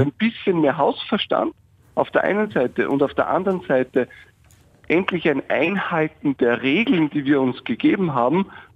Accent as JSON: {"language": "German", "country": "Austria", "said": "was ich persönlich als Österreicher sehr hoffe"}